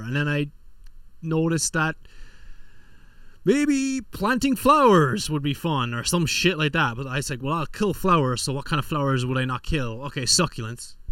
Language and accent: English; Ireland; now in Los Angeles, United States; And it was LA, Los Angeles is where I live. I'm not from, but I live here. Born and raised in Ireland.